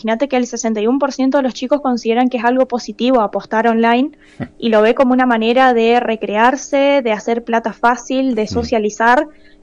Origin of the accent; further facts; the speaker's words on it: Leandro N. Alem, Misiones, Argentina; now in Posadas, Argentina; Yo soy de Alem, sí, soy de Alem, pero estoy viviendo en Posadas.